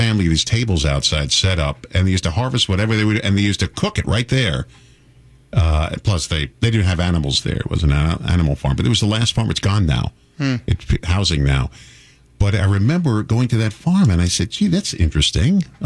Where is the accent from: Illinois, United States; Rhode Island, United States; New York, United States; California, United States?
New York, United States; Well, you know, when I grew up on Long Island, back in the 40s and 50s and 30s, it was all farmland out there on Long Island. And when I was growing up as a kid there, there was one farm left in Nassau County.